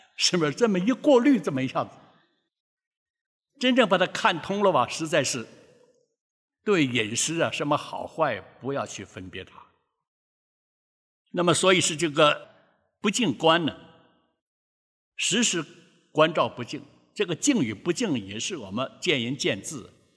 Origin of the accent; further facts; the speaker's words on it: Taiwan; 我们台湾话讲是八毒药